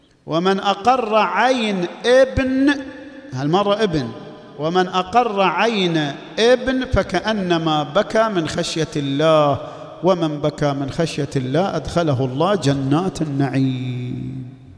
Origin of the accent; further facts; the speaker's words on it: Al-Ahsa, Eastern Province, Saudi Arabia; تعلمون عندنا في الأحساء نساء وصلنا إلى درجات عالية في طلب العلم